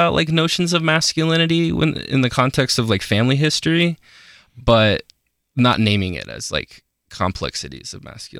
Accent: Aurora, Colorado, United States; I'm from Aurora, Colorado. Yeah, basically just like 30 minutes outside of Denver.

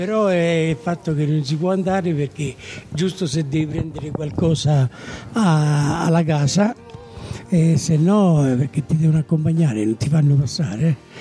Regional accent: Castelnuovo di Farfa, Lazio, Italy; accent: Lazio; also born or lived in Rome; Io sono di Calderone, però nativo sono di un altro comune, sono della provincia di Rieti, Castelnuovo di Farfa.

